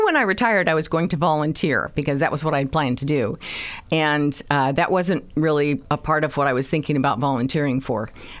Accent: California, United States; like the one in California, because we're from California, isn't everybody?

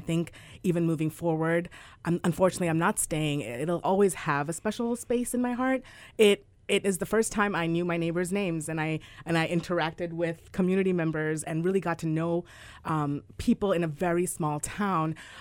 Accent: Chicago, Illinois, United States; I grew up in Chicago, so my family still lives out in Chicago.

